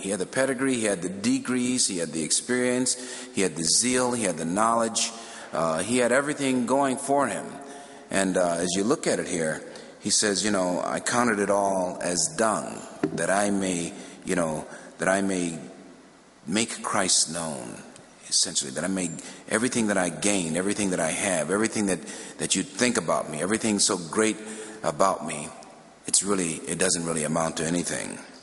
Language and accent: English; Chicago, Illinois, United States; I was born and raised in Chicago, 1952, and it was a very tough time of living in Chicago.